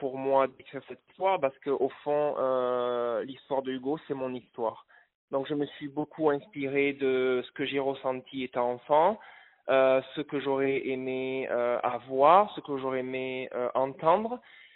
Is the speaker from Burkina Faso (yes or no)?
no; Bordeaux, Nouvelle-Aquitaine, France; now in Australia; Moi, je suis de Bordeaux à la base et j'ai fait mes études en hôtellerie-restauration entre Bordeaux et Toulouse.